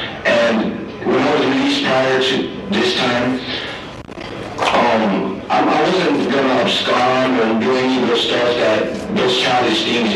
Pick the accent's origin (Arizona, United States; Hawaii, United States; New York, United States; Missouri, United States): Arizona, United States; Sierra Vista; You know, I grew up in Sierra Vista, and it's a small town